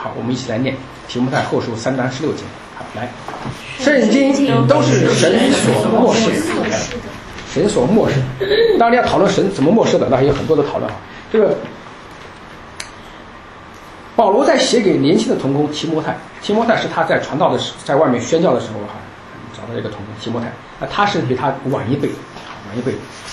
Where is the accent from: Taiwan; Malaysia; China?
China; 因为你要知道我这大家都从大陆来的哈，大陆来的人很会批判的啊